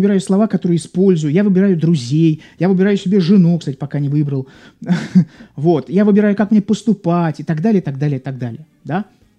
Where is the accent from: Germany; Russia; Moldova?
Russia; Saint Petersburg; Я говорю, я из Санкт-Петербурга.